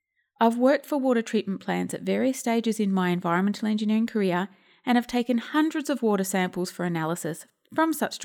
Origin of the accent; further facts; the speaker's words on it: South Australia, Australia; Now in my home state, South Australia, we have a container deposit scheme